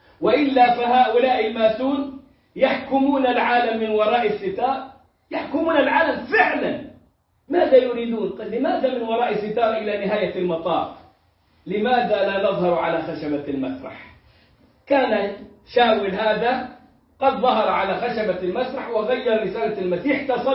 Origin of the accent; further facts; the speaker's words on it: Egypt; زي ما بيغنوا عندنا في مصر.